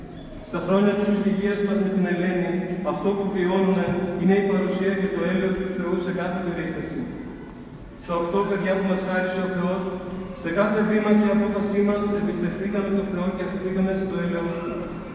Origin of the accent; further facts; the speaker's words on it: Agrinio, Western Greece, Greece; Είναι ο πρώτος μου πνευματικός πατέρας από τα παιδικά μου χρόνια στο Αγρίνιο